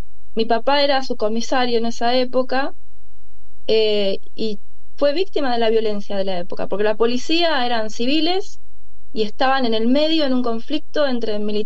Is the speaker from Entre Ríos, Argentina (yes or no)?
no; José León Suárez, Buenos Aires Province, Argentina; Yo crecí con miedo a los estruendos, soy de José León Suárez.